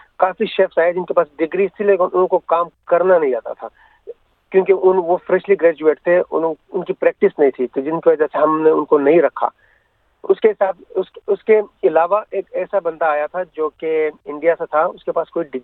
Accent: Pakistan; now in Australia; میں جب بچپن میں پاکستان میں بھی تھا تو ہم جب پکنک منانے جاتے تھے تو کوکنگ وغیرہ سارا کچھ میں خود کرتا تھا۔

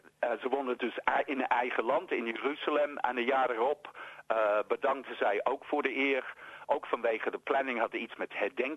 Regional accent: England, United Kingdom; ik kom zelf uit Engeland, dus ik mag dit zeggen

